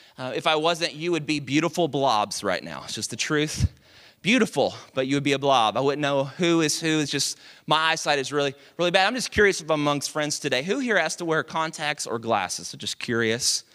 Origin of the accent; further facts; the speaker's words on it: Dallas, Texas, United States; I'm from Dallas, and the school was so massive